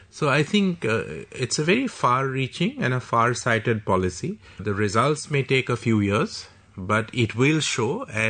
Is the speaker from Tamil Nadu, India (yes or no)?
no; Assam, India; in my home state, in Assam